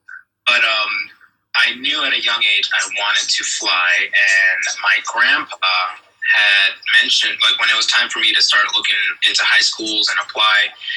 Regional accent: Queens, New York, United States; So I grew up in Queens, New York, and aviation was never really in my family.

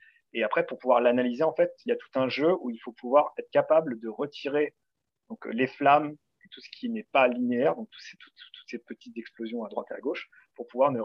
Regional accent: Île-de-France, France; moved away as an adult; Je viens de la région parisienne, donc en 94, pour ceux qui connaissent. Et j'y ai vécu jusqu'à mes 22 ans, 23 ans, quelque chose comme ça.

